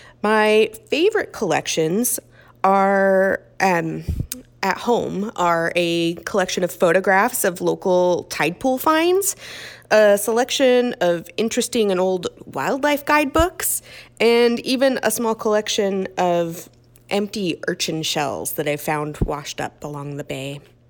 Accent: Homer, Alaska, United States; I was born and raised here in Homer

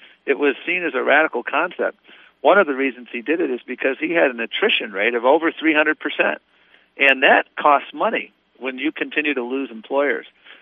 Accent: Buffalo, New York, United States; Well, I'm always bullish about Buffalo. It's my hometown.

